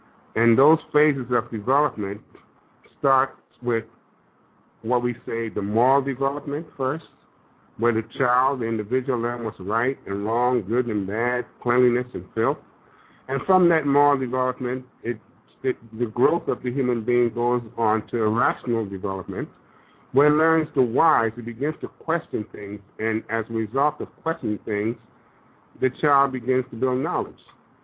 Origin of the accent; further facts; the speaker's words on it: Brooklyn, New York, United States; And I grew up in Brooklyn, New York.